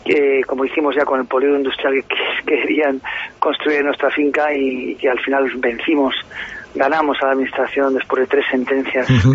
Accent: Pamplona, Navarre, Spain; born there; Yo soy español, sobre todo mi abuela era catalana, de Mataró, soy nacido en Pamplona … de Lexaca, del norte de Navarra. Tengo una vinculación con Soria absoluta, desde hace pues muchos siglos

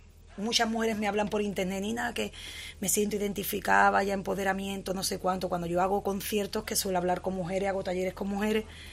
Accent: Cádiz, Andalusia, Spain; con mucho mensaje gaditano, porque vengo de Cádiz

